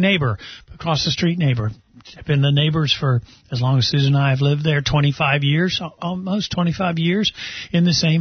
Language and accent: English; Rantoul, Illinois, United States; born there; Technically, I was born in Rantoul, Illinois, but both my mother and my father were born in Pensacola and were high school sweethearts.